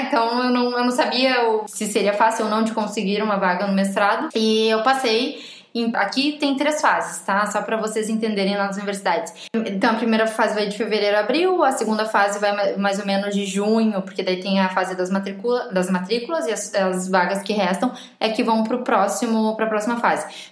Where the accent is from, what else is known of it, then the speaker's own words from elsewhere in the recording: Rio Grande do Sul, Brazil; now in Coimbra, Portugal; É, porque lembrando, nós duas somos gaúchas